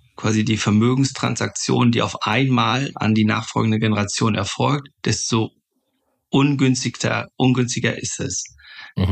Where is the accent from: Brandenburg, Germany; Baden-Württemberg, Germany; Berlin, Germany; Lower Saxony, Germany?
Lower Saxony, Germany; accent: North German; im Norden, das ist nicht die Himmelsrichtung, sondern die Stadt Norden, direkt hier an der Nordseeküste. Bin Waschechter aus Friese, von daher entschuldige ich auch vorab schon meinen kleinen Dialekt. Also das Norddeutsche wird meistens unbeirrbar hörbar.